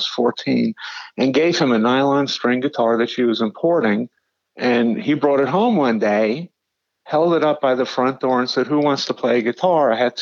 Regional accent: Long Island, New York, United States; also born or lived in Philadelphia; I grew up on Long Island. In 1969, my family moved to Philadelphia

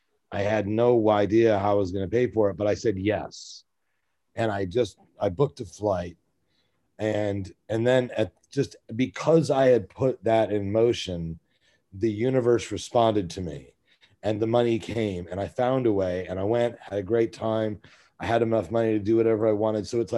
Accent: New York, United States; I'm from New York originally.

